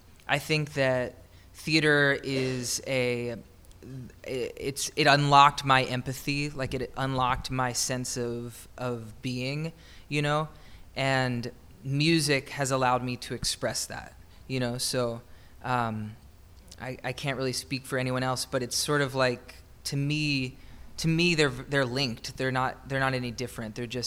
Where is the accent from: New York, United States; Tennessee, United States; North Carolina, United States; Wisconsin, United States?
Tennessee, United States; Nashville; being a singer growing up in Nashville